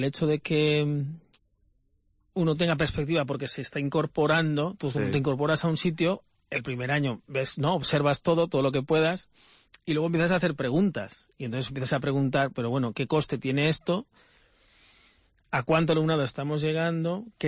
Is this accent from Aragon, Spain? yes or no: no; Valencia, Valencian Community, Spain; como yo soy peninsular, soy originario de Valencia, puedo hablar sin ningún pudor